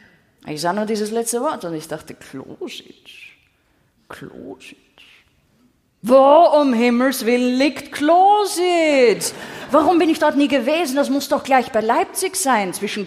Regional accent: Austria; now in Germany; Noch dazu als Österreicher, von Österreich nach Ostdeutschland

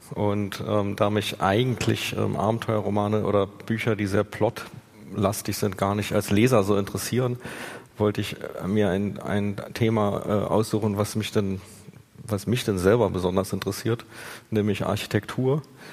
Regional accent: East Germany, Germany; Ich komme ja aus der DDR, beziehungsweise bin dort aufgewachsen

